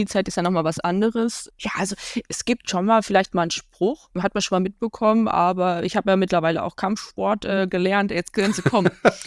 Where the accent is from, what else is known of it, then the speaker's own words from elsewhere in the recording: North Rhine-Westphalia, Germany; Ich komme aus dem Ruhrgebiet, Leute. Da, im Ruhrgebiet macht man das so.